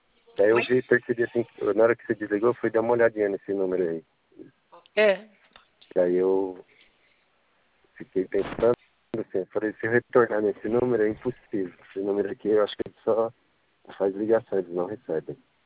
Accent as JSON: {"language": "Portuguese", "region": "São Paulo", "country": "Brazil", "said": "Eu sou aqui do centro, aqui, perto da República."}